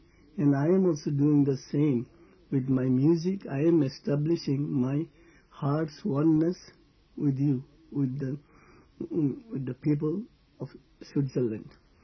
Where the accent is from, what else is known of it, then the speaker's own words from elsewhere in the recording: India; I came from India